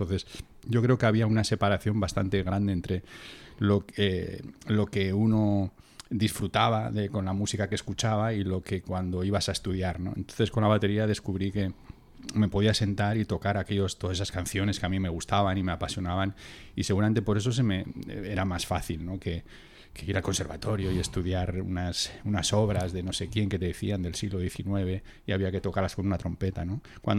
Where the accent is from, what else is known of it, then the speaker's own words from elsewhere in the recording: Miranda de Ebro, Castile and León, Spain; Yo soy de Miranda de Ebro, de Burgos.